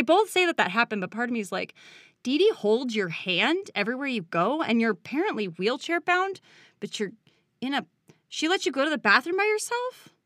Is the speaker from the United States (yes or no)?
yes; Chicago, Illinois, United States; I'm 14F from Chicago. That was me.